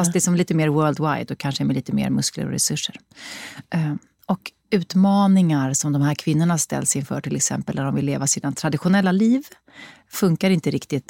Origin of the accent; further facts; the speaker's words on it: Sweden; jag var från Sverige